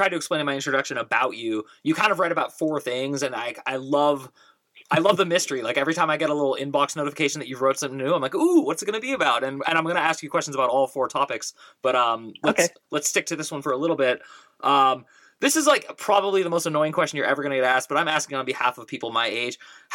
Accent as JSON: {"language": "English", "town": "Orinda", "region": "California", "country": "United States", "tie": "born or raised there", "said": "I grew up in Arinda next to Berkeley, if that is familiar to you."}